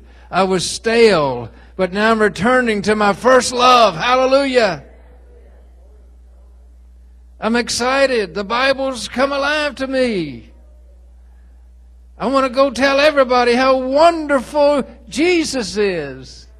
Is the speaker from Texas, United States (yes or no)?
yes; Texas, United States; Of course, I'm from Texas.